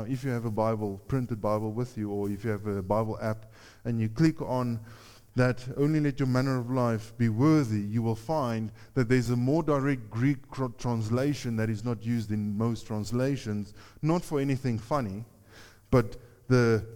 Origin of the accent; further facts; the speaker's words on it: South Africa; know how many countries we can go to without a visa because we have South African benefits, because we're a South African citizen.